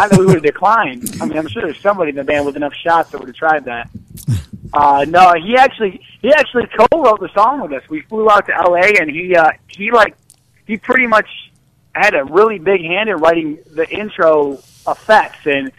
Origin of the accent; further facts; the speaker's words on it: Grand Rapids, Michigan, United States; We're all from Grand Rapids area, so that's a weird backstory to that.